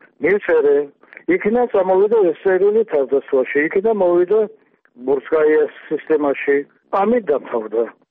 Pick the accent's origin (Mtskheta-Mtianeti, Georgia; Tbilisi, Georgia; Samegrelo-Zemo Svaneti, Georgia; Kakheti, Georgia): Tbilisi, Georgia; born there; მაგრამ მე ხომ თბილისში დავიბადე